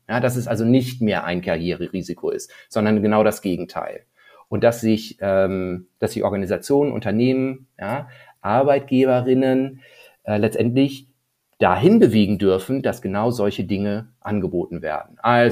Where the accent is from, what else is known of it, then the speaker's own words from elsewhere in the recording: Northern Germany, Germany; ich so als Norddeutscher und irgendwie, ich bin in gewissen Verhältnissen groß geworden.